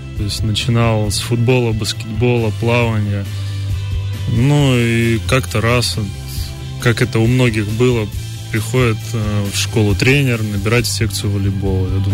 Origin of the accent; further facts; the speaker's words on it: Saint Petersburg, Russia; Конечно, мне как коренному петербуржцу